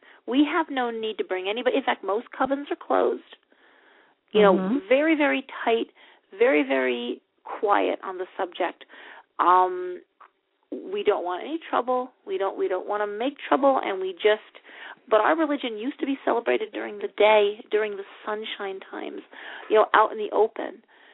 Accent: Texas, United States; Well, I'm from Texas, whatever. It's a lone star.

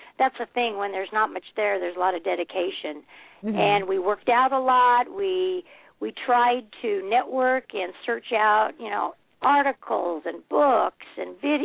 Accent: Idaho, United States; Originally, I'm from Idaho, so there's not a whole lot of martial arts in Idaho.

